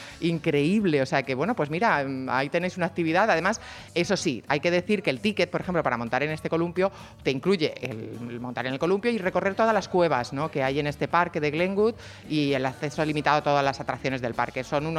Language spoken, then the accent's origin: Spanish; Sigüenza, Castilla-La Mancha, Spain; Muy cerquita de mi pueblo, de Sigüenza